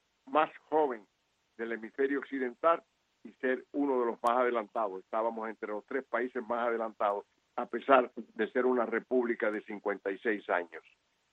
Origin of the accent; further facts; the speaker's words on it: Cuba; moved away; Yo, como cubano, tuve la desgracia de salir de mi patria el 15 de mayo de 1961. Nunca he regresado. Mi madre murió en Cuba